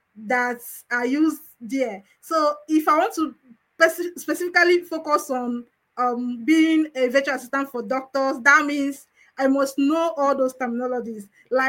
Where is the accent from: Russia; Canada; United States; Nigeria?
Nigeria; because I don't know whether it's because I'm a Nigerian or what.